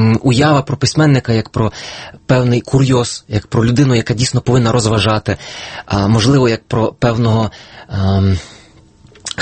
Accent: Pustomyty, Lviv Oblast, Ukraine; міста Пустомети, звідки я родом.

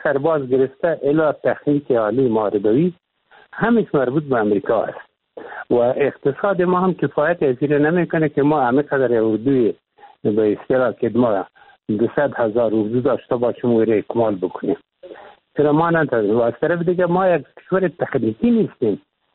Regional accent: Afghanistan; ما میگیم ما افغان هستیم و غیرت داریم و همت داریم

